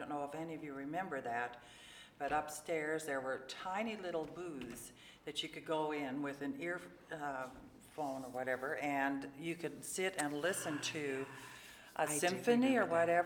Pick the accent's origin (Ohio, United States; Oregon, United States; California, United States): Oregon, United States; Portland; I moved away from my hometown, my home house, all of probably 5 or 6 miles, and currently live just east of I-5, one block off of Lombard, sort of like what I did when I was growing up.